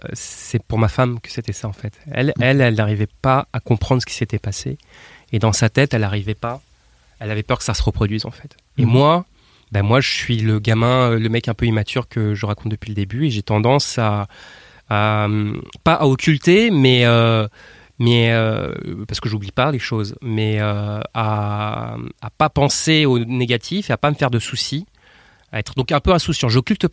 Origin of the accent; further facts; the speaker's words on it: Nantes, Pays de la Loire, France; born there; moi je viens de France, née à Nantes